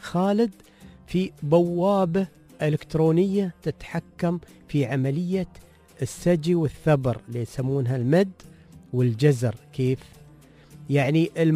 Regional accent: United Arab Emirates; هذه أيقونة موجودة عندنا في الإمارات

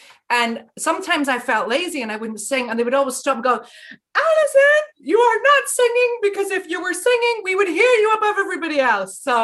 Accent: Dundee, Scotland, United Kingdom; born there; Well, I was born in Dundee.

